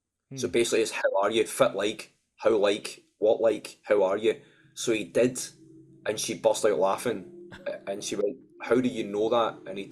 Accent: United Kingdom; because we're British guys, and America was the moon to us growing up.

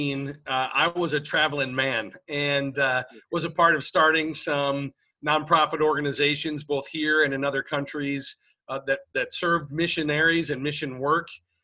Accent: Ohio, United States; born and raised in Ohio. I currently reside in a town called Ashland, Ohio, which is about in the middle of the state

